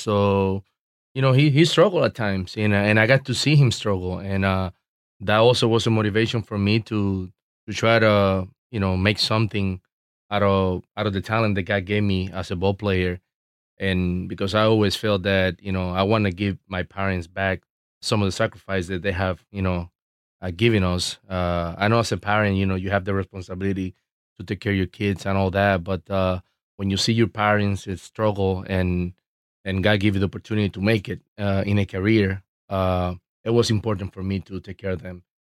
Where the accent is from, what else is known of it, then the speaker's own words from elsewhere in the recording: Puerto Rico; now in United States; understanding that I'm coming from my home beginnings and growing up in Puerto Rico